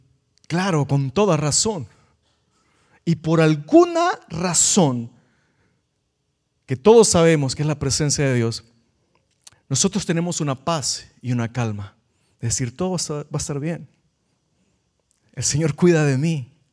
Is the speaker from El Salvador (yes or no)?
yes; El Salvador; yo soy del Salvador, nací en el pueblo más peligroso de la capital, más peligroso del país, más peligroso del mundo.